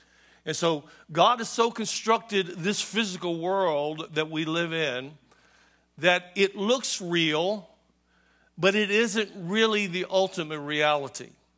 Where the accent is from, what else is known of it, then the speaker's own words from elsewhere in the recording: United States; And we come from America, and we got there